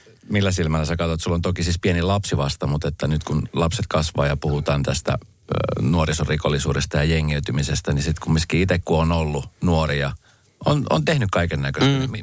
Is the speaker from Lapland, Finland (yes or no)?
no; Espoo, Uusimaa, Finland; mä oon niin kuin mun nuoruuteni viettänyt Espoossa